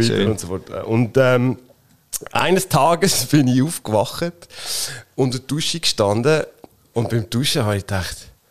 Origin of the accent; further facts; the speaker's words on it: Aargau, Switzerland; obwohl ich ja auch zwei Dörfer neben Asch aufgewachsen bin, an dem wunderschönen Hallwilersee.